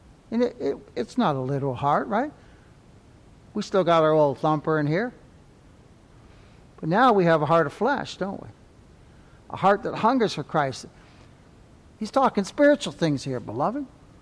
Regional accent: Canada; You all are from the U.S. I'm from Canada.

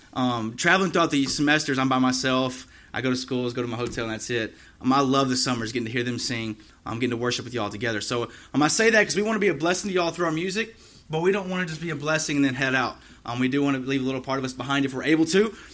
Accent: Alabama, United States; But I'm from Alabama, okay?

